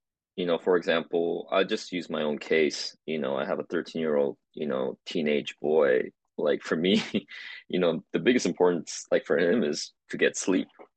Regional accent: Springfield, Oregon, United States; moved away as an adult; I grew up in Springfield High School, where the socioeconomic status is, closer to those, school in the lower end of the, economic, disparities.

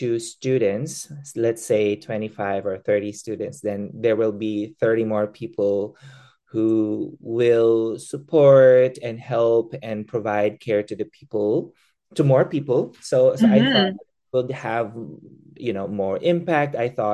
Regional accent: Philippines; moved away as an adult; now in Switzerland; I am a Filipino occupational therapist. So I studied, trained, and worked there as an OT before moving here to Switzerland.

